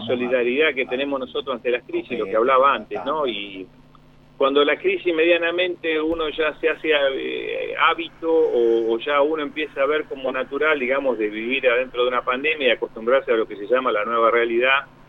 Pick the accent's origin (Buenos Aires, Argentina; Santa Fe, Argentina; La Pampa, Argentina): Buenos Aires, Argentina; Y desde chico en el barrio de Pompeya, siempre capital. O sea, yo soy de Capital Federal, soy porteño, pero todos mis padres y mi madre son de Entre Ríos. O sea, toda mi familia son de la provincia de Entre Ríos